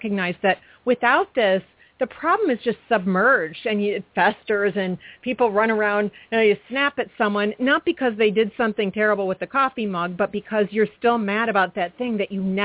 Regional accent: United States; Because we're American, we want it instantly.

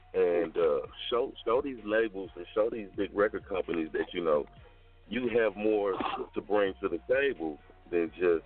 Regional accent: Compton, California, United States; also born or lived in Texarkana, Arkansas / Texarkana, Texas; I was raised in Compton, and I was raised in Texarkana, Arkansas, and Texarkana, Texas, by the way of Dallas.

